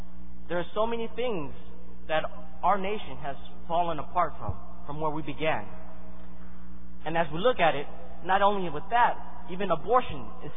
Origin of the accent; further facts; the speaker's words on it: Georgia, United States; When I'm in Georgia, I'm from Georgia. So when I look in the night sky, it's just the country.